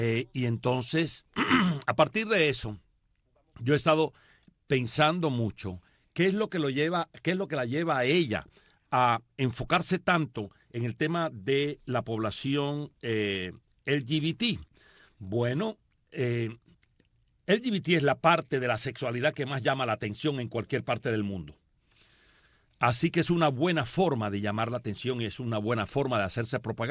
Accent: Cuba; como cubano

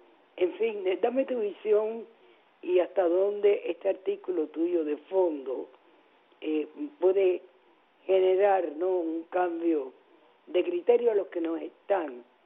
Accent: Cuba; como lo somos todos los cubanos.

